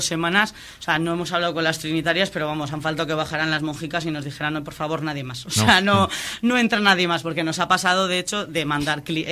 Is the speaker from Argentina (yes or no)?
no; Pamplona, Navarre, Spain; Yo soy pamplonesa.